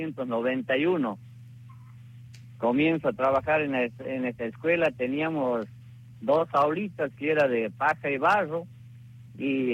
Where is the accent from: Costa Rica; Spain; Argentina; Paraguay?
Argentina; Santiago del Estero; first language Quechua; Spanish is a second language; Claro, yo siempre les estoy hablando en quichua algo, porque aquí los mayores hablamos quichua, pero lamentablemente nuestro quichua, nuestra lengua madre se va perdiendo.